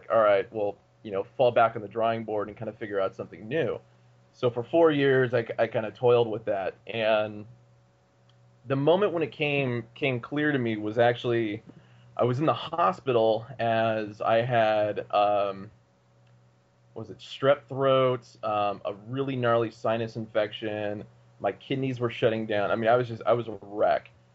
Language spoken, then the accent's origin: English; Bakersfield, California, United States; also born or lived in Bay Area / Pacific Northwest; I was born in the Bay Area, so I kind of was already used to a big city atmosphere as a young kid, and then lived in Bakersfield, California for most of my life, so Southern California.